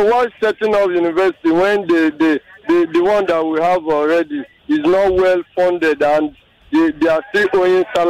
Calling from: Alagbado, Lagos, Nigeria; I'm calling you from Alagbado.

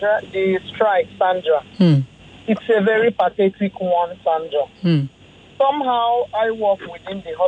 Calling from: Lekki, Lagos, Nigeria; I'm calling from Lekki.

